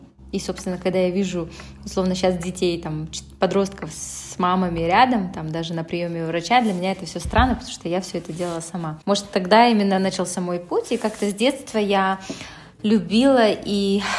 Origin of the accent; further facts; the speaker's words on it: Shymkent, Kazakhstan; also born or lived in Almaty; я родилась в Шымкенте, это же аж в далеком 90-м году, так что можно угадать, сколько мне лет. И я училась там, я жила там до 9 класса, потом у меня мама решила переехать в Алматы